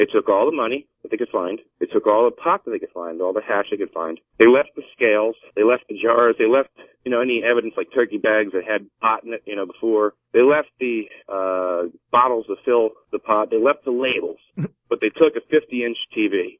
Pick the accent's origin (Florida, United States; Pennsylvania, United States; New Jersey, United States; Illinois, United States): Pennsylvania, United States; Philadelphia; I'm from Philadelphia, that's what happens there.